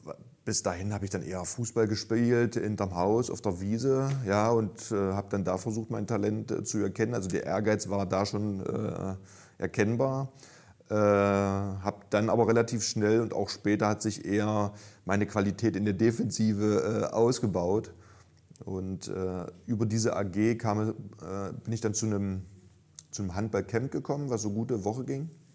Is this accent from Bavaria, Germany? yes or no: no; Magdeburg, Saxony-Anhalt, Germany; born there; gebürtiger Magdeburger, Traum leben dürfen, Familie ist vor Ort